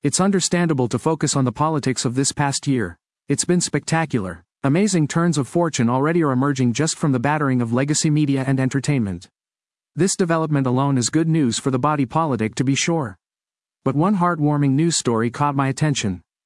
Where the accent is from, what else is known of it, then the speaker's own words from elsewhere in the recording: Los Angeles, California, United States; born there; now in Louisville, United States; when I relocated to Louisville from the Los Angeles area. My family and I had become refugees from the home of our nativity.